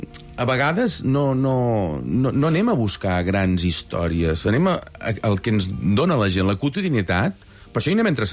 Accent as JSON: {"language": "Catalan", "town": "Sant Feliu de Buixalleu", "region": "Catalonia", "country": "Spain", "tie": "born or raised there", "said": "a casa meva, Sant Feliu de Buixalleu"}